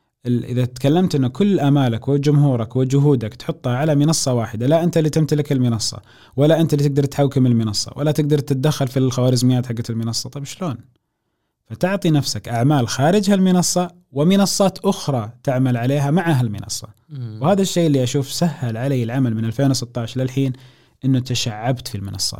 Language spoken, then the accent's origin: Arabic; Saudi Arabia; إحنا عندنا في المملكة العربية السعودية اللغة العربية هي الأساسية